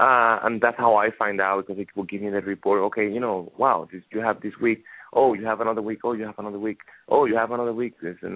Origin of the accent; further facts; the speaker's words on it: Cuba; when I was growing up in Cuba, I didn't really have the opportunity to really hear.